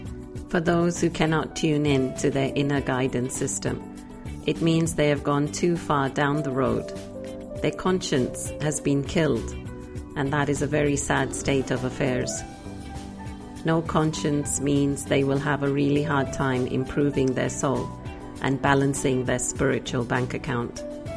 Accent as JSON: {"language": "English", "region": "England", "country": "United Kingdom", "tie": "born or raised there", "said": "Growing up in England, I was never really convinced as a child"}